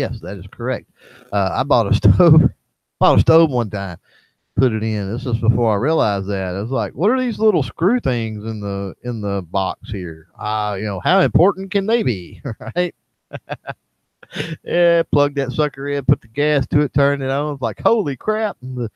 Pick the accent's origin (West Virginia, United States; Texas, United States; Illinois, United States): Texas, United States; Plus, I'm from Texas, man. Most people here down here in Texas are just good people and like to talk.